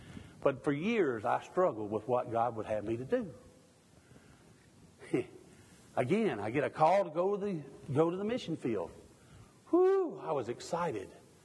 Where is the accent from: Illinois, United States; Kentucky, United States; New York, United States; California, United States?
Kentucky, United States; moved away; I'm a hillbilly from Kentucky, long misplaced.